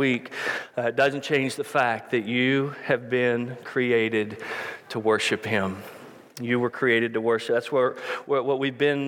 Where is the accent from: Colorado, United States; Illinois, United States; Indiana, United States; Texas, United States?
Texas, United States; Waco; I grew up in Waco, and every Monday night, the last 2 years of my high school career